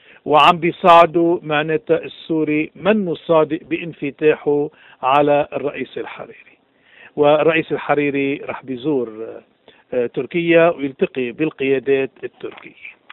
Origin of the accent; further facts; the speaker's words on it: Lebanon; بأحسن الأحوال نحن كلبنانيين من مصلحتنا أنه نوقف على الحياد وما نصوت.